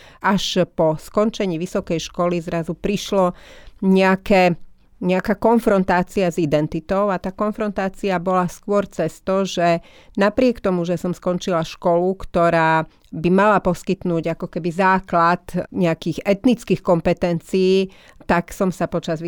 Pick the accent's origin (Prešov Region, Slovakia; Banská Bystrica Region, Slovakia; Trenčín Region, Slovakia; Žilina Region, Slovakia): Trenčín Region, Slovakia; Púchov; V časoch, keď ja som vyrastala, tak v Púchove nežila nejaká veľká rómska komunita.